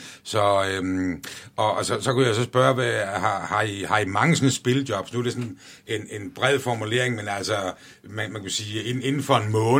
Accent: Region of Southern Denmark, Denmark; Nu er jeg selv fynbo, så ja.

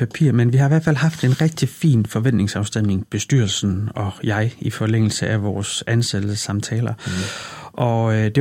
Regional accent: Skjern, Central Denmark Region, Denmark; now in Horsens, Denmark; nu bor jeg i Horsens. Da jeg flyttede fra Skjern, sagde jeg jo altid, at jeg var fra Vestjylland af. Jeg sagde jo altid, at jeg var fra Skjern af.

